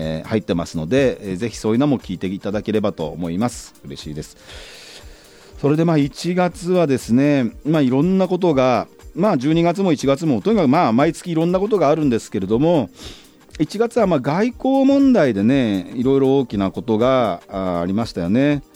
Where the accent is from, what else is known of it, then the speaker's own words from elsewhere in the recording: Yokohama, Kanagawa, Japan; 私は横浜鶴見区出身前議員の … がお届けしております